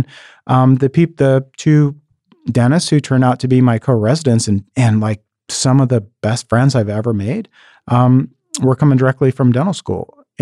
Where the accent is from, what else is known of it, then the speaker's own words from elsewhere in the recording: Pacific Northwest, United States; So I grew up in the Northwest, and which growing up in the Northwest, especially on the west side of the Northwest, means you're wet and cold most of the time.